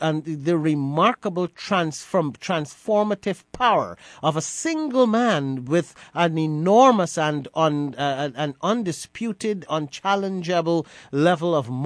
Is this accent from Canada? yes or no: no; Guyana; now in New York, United States; it was an important part of the national moral fabric of our society growing up in Guyana